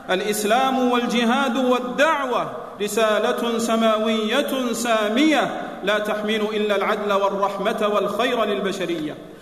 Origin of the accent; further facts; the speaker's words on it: Saudi Arabia; إن بلادنا المملكة العربية السعودية